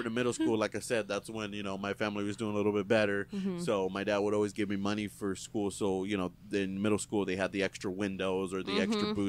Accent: Houston, Texas, United States; I grew up in Houston elementary, middle school, but I went to high school in a smaller town, in a little country town, 5,000 people.

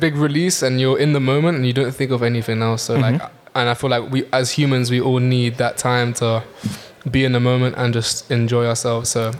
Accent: London, United Kingdom; I'm from London, so you know, not many people speak French in my circle.

